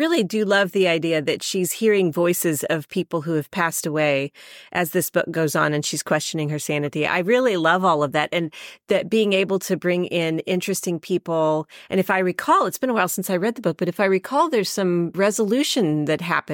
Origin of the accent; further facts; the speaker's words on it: Missouri, United States; I also, because I'm from Missouri, I have to ask where you were born in Missouri.